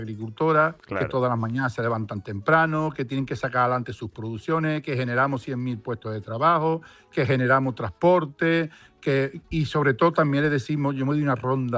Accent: Palos de la Frontera, Andalusia, Spain; de Palo de la Frontera, donde se gestó esas tres carabelas.

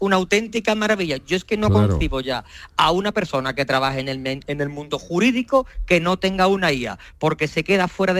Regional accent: Jerez de la Frontera, Andalusia, Spain; Somos 5 socios de Jerez, 5 jerezanitos. Bueno, hay andaluces.

